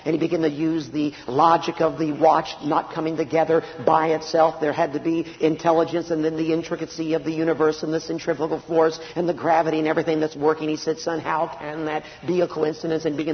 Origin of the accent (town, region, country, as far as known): Little Rock, Arkansas, United States; born there